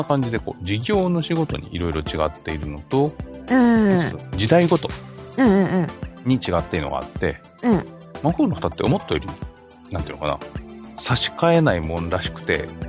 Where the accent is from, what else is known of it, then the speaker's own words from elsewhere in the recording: Isesaki, Gunma, Japan; 私の実家は伊勢崎市っていうところがあって